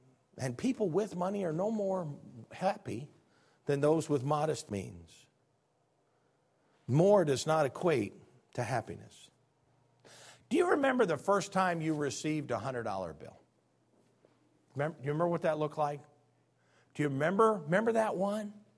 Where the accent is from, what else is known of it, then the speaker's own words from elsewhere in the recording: Illinois, United States; See, I was born and raised in Illinois